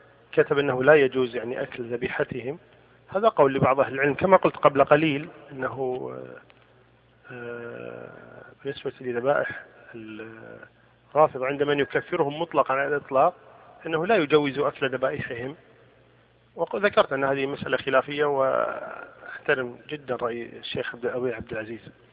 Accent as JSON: {"language": "Arabic", "country": "Kuwait", "said": "نحن عندنا في الكويت في مسلخ مثلا"}